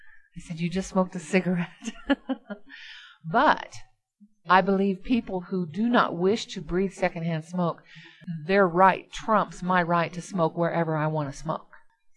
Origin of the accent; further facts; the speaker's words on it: United States; I, as a person, as an American, I have a choice to go to that country or not.